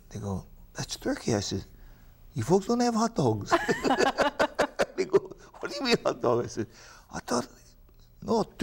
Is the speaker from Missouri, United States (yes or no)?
no; Papakolea, Hawaii, United States; I remember growing up in Papakalea, my ohana, my family.